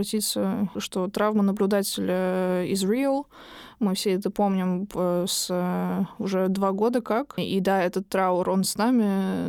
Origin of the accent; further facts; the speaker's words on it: Moscow, Russia; Я вот тоже из Москвы. Я помню, как когда я училась в младшей школе, были теракты в метро